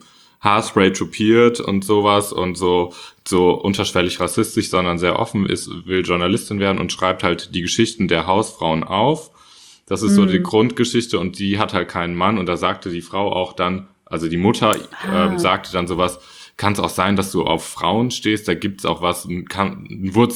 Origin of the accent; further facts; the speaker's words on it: Hesse, Germany; Da, ich komme aus Hessen.